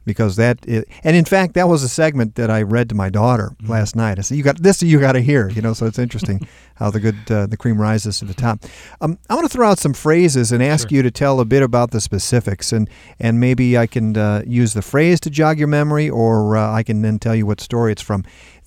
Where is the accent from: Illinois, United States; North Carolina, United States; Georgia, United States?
Illinois, United States; Chicago; You know, I grew up in Chicago, so I know what snow is about.